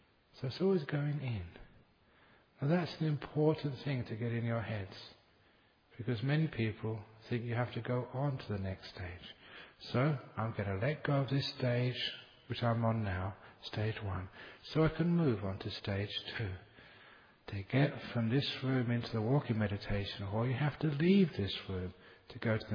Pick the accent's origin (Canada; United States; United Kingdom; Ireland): United Kingdom; London; born there; and of course, you know, I was born in London.